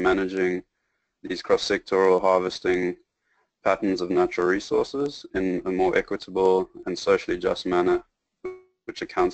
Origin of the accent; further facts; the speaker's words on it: Durban, KwaZulu-Natal, South Africa; I grew up in Durban, which is on the east coast of South Africa, and the coast represents a key component of our lifestyles there. Basically, I grew up as a surfer, diver, and lifeguard